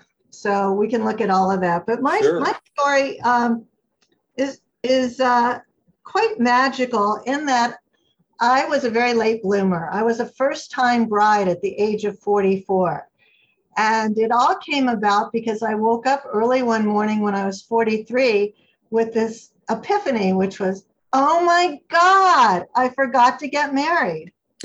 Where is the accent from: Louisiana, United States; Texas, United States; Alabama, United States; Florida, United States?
Florida, United States; Miami; And I had learned from growing up in Miami, where the official language is Spanglish